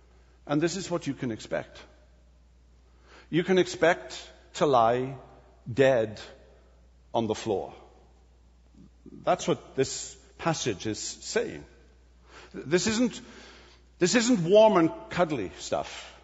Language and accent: English; United Kingdom; I'm British, you understand.